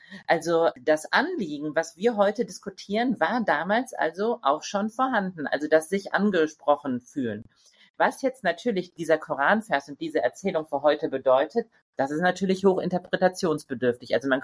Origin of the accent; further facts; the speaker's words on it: Germany; Also ich komme ja aus Deutschland, da ist es der Doppelpunkt im Moment.